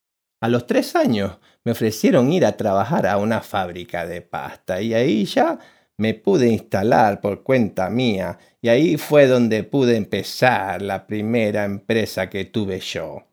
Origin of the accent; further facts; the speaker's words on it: Galicia, Spain; moved away as an adult; now in Uruguay; Yo soy gallego de los gallegos de verdad. Tengo 84 años, entonces imagínate, me vine con 26 años y a luchar.